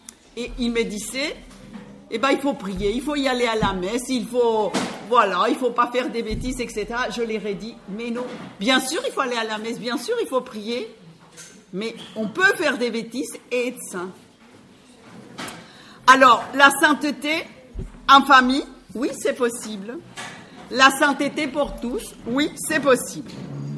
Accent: Colombia; French is a second language; now in France; Je suis colombienne, mon accent s'entend, mariée avec un Français depuis 40 ans

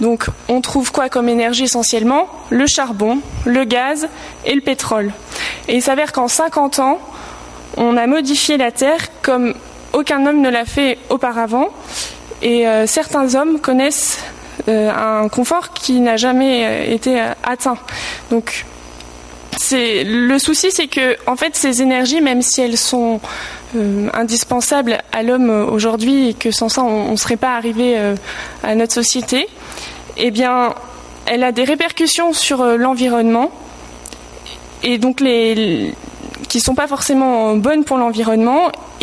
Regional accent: Occitanie, France; j'ai 21 ans, je viens du sud-ouest du Gers.

